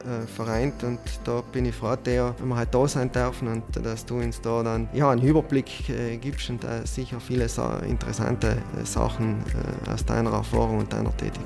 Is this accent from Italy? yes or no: yes; Trentino-Alto Adige, Italy; ich bin aus dem Unterland, ich habe noch keine Glasfaser daheim